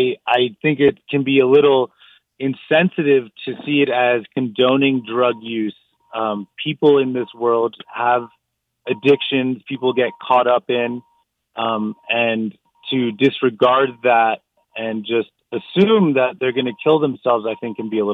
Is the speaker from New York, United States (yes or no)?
yes; New York City, New York, United States; I'm from New York City originally, and so I used to see a lot of homelessness growing up.